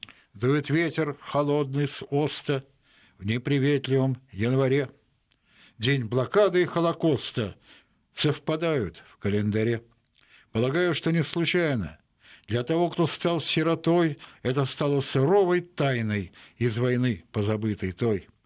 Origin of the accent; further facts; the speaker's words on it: Leningrad, Saint Petersburg, Russia; born there; мои родители родом из Могилева, я сам родился в Ленинграде